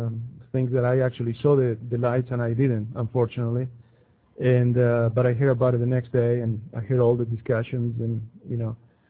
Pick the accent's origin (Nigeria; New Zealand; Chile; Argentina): Argentina; moved away as an adult; also born or lived in Miami; now in Phoenix, United States; I'm originally from Argentina, actually.